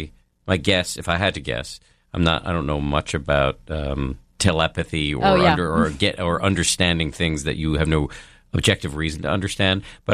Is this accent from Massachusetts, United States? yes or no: yes; Massachusetts, United States; Because I grew up in Massachusetts.